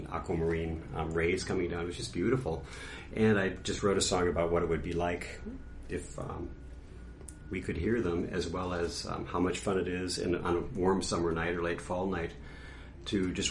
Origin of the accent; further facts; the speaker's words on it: La Crosse, Wisconsin, United States; born there; I was born in La Crosse, Wisconsin, and my mother was from that area. My father was from Maine, Lebec, Maine.